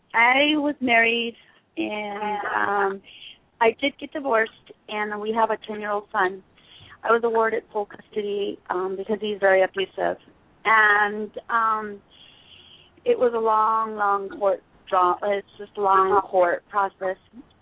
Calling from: Arizona, United States; I'm from Arizona.

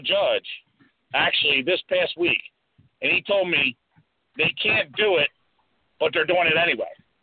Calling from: Baltimore, Maryland, United States; I'm from Maryland, Baltimore, Maryland.

